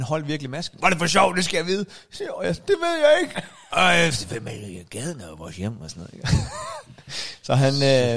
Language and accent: Danish; North Denmark Region, Denmark; vi er fra GU, uden for Aalborg.